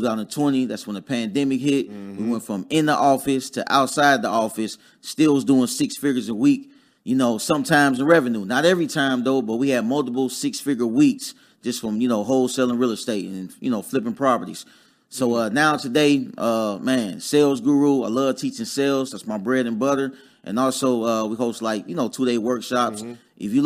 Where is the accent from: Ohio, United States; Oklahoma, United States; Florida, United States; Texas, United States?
Ohio, United States; Dayton; I'm from Dayton, Ohio originally.